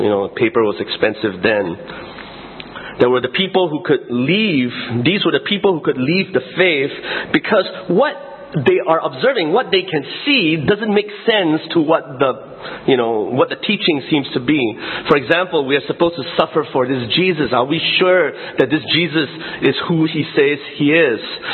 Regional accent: Singapore; So we are first and foremost Christians, and being a Singaporean is just another thing on our list.

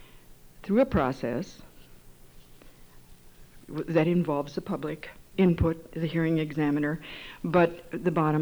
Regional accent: Lake Park, Minnesota, United States; I'm from Lake Park. For those of you who do not have any idea what I'm talking about, it's a small spot on the road between Detroit Lakes and Moorhead out in the 7th District.

